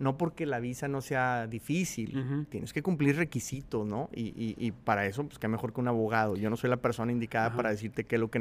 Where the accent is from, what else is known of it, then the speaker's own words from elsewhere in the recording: Monterrey, Nuevo León, Mexico; sobre todo al norte de donde somos nosotros de Monterrey, pues somos muy socialitos